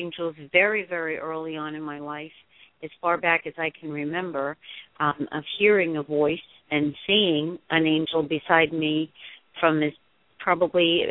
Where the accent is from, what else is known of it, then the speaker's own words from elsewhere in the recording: Bronx, New York, United States; Well, growing up in the Bronx in the 50s and 60s and everything, a typical Italian family would be a lot of family around